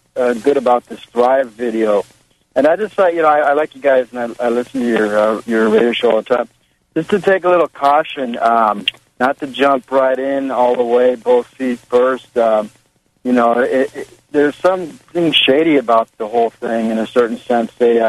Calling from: California, United States; I'm calling from California.

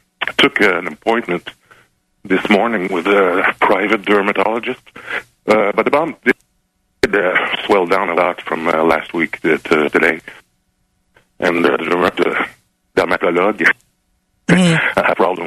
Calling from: Laval, Quebec, Canada; And I'm from Laval, actually.

